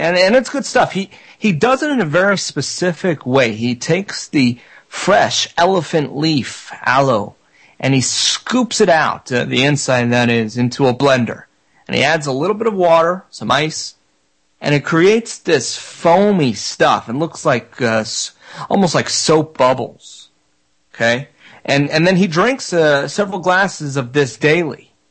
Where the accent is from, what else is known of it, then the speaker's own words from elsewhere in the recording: Florida, United States; Growing up in South Florida, you know, I had access to learn a lot about the various homeopathic remedies used in the Caribbean. I was raised by a Jamaican lady